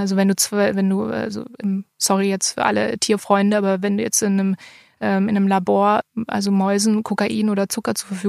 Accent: Baden-Württemberg, Germany

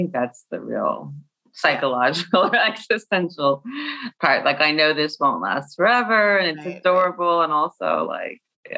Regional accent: Arizona, United States; now in New York, United States; It's funny because I am from Arizona

